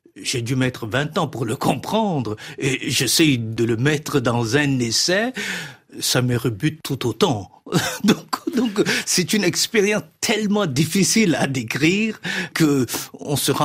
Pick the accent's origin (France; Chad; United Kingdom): Chad; de par mes origines de marin-pêcheur, on a l'impression qu'on tangue. Et quand on vient du Tchad, c'est-à-dire un pays essentiellement plat, le monde se soulève à chaque pas.